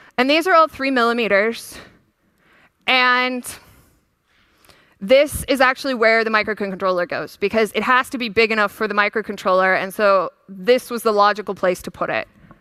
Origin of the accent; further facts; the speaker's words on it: United States; Sometimes I think in inches. I'm American. I haven't quite converted.